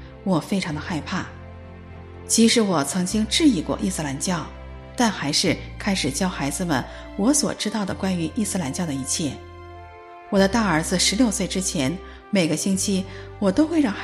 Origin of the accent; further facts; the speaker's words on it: Germany; now in United States; 我在德国长大